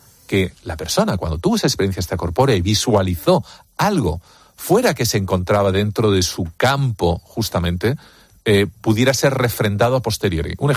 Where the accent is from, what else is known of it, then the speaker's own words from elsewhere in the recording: Spain; Soy el único español y el único no norteamericano